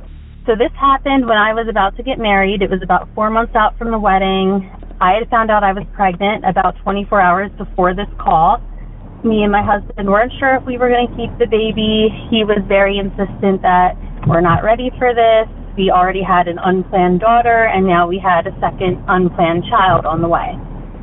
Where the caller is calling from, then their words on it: Pennsylvania, United States; I'm calling in from Pennsylvania.